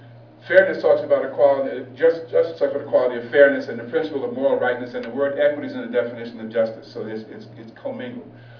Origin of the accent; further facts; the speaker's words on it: New York, United States; I'm from the Bronx, New York, and I talk very fast